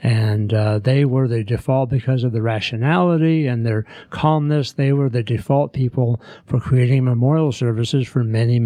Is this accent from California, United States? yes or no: yes; Los Angeles, California, United States; moved away as an adult; now in Atlanta, United States; I grew up in Los Angeles. I went to Long Beach State and Sacramento State College and moved out to Atlanta with my first wife in about 1979 or so.